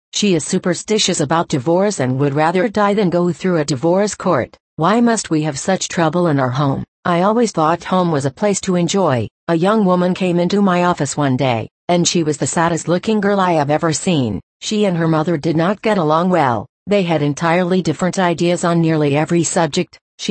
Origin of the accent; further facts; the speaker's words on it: Utah, United States; We grew up together in the First Ward in Liberty Stake.